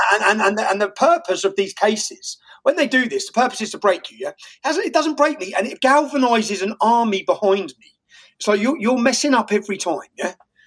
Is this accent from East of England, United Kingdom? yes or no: yes; Luton, East of England, United Kingdom; We're from the same place. We're from the same estate. So, which is mad, isn't it? We're both from Luton.